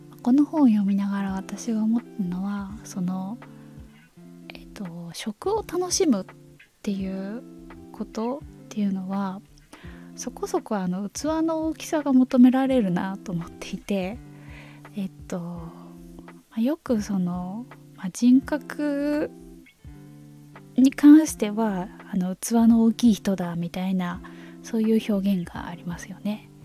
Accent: Kyoto, Japan; 京都の私の実家に、パウンドケーキを作って送ってくれたことがあったんですね

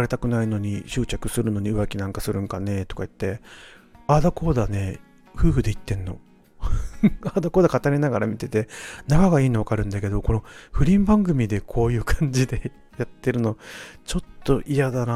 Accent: Okinawa, Japan; accent: Okinawan; 多分ね沖縄の話をしだすと僕ちょっと沖縄の訛りが復活してくるこの心配がありまして

